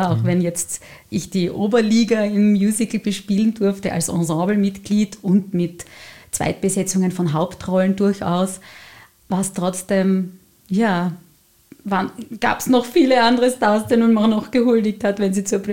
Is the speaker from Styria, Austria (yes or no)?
yes; Styria, Austria; accent: South Styrian; zurückgekehrt bin von meinem letzten Engagement in meine Heimat, in die Südsteiermark.